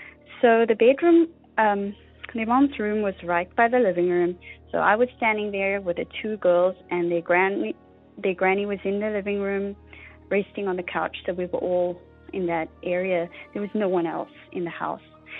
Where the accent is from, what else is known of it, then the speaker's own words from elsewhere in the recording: South Africa; now in Canada; I grew up in South Africa